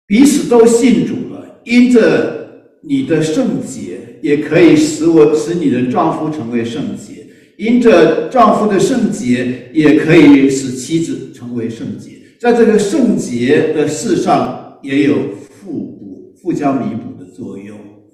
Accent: Taiwan; 我们中国人说我们台湾人说谈恋爱，我这个还不够传神

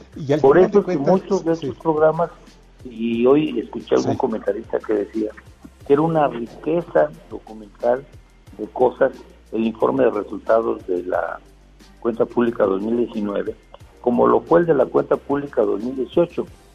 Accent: Oaxaca, Mexico; yo soy de Oaxaca y estoy enterado de los temas

